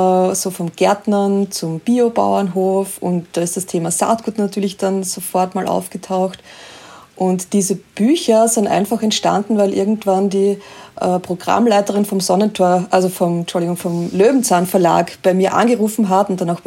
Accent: Styria, Austria; ich bin mal aufgewachsen am Land in der Steiermark in Österreich und da hatten wir auf alle Fälle einen sehr großen Garten.

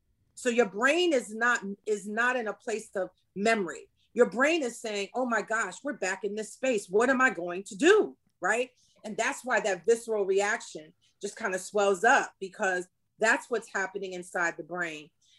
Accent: West Coast, United States; I mean, yes, Black and white, but, you know, I'm from the West Coast, you're from the East Coast.

